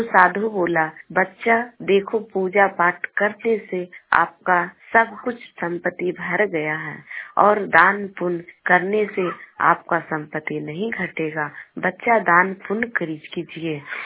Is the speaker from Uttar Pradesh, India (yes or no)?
no; Bihar, India; मैं गोवा से शेखपुरा से बोल रही हूँ, पटना जिला के रहने वाली हूँ।